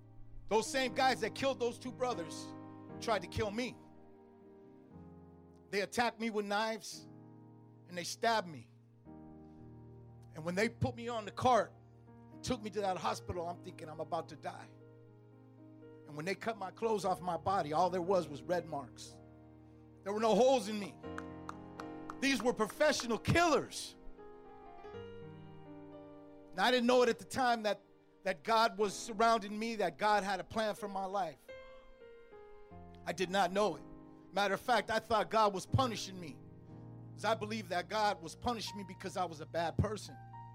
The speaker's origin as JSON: {"language": "English", "town": "Oakland", "region": "California", "country": "United States", "tie": "born or raised there", "said": "See, I was raised in East Oakland, too. And I was gangbanging along with this brother."}